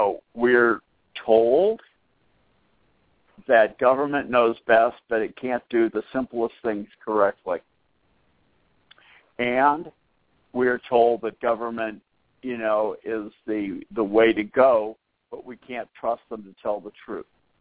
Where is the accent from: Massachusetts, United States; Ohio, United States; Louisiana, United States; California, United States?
Massachusetts, United States; Boston; I grew up in the Boston area